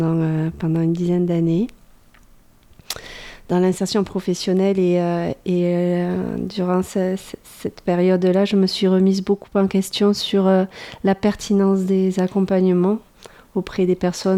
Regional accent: Montpellier, Occitanie, France; Eh bien, je suis montpelliéraine.

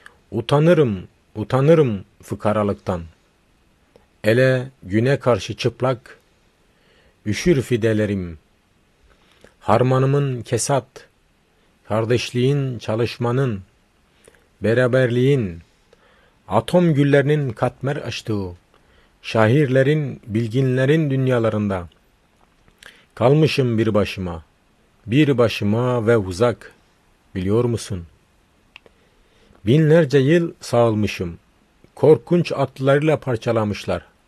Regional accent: Turkey; now in Toulouse, France; je viens de Turquie, mon origine c'est kurde, et depuis 20 ans que je suis en France, j'habite à Toulouse.

